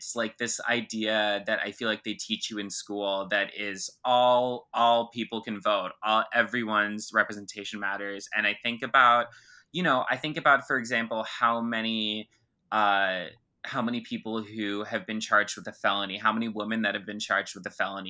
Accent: Florida, United States; that was something that was so ingrained culturally in me growing up outside of Jacksonville.

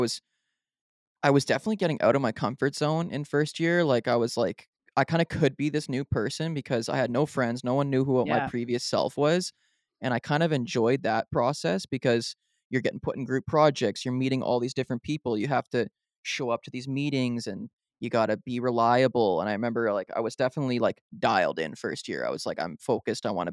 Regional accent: Barrie, Ontario, Canada; I grew up in Barrie and it was like the spot.

